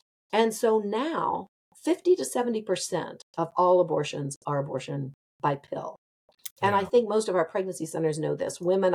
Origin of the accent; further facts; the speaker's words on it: Ohio, United States; I'm from Ohio, for those of you who are listening who don't know that.